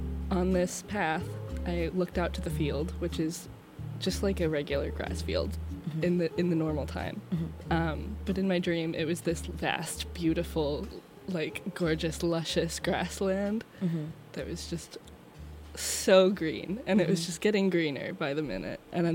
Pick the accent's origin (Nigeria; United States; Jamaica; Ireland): United States; Massachusetts; But it is in Massachusetts.